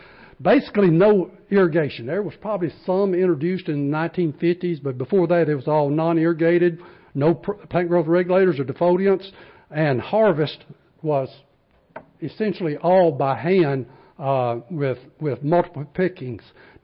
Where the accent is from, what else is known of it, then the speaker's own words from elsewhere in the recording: Arkansas, United States; born there; that's the year I was born in Arkansas, so I can take some credit for that production.